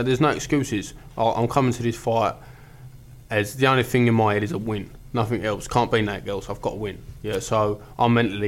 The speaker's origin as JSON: {"language": "English", "region": "East of England", "country": "United Kingdom", "said": "We're both from Essex, both sell loads of tickets."}